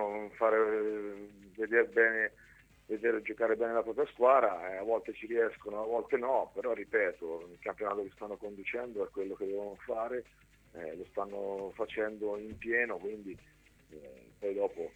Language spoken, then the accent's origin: Italian; Ancona, Marche, Italy; sono di Ancona e è sempre bello ritornare